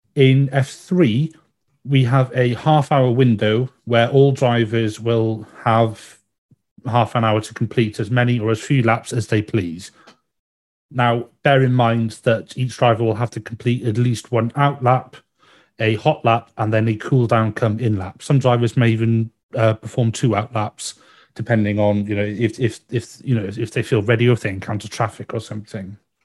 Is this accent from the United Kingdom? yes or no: yes; United Kingdom; Now, being a Brit, we use miles per hour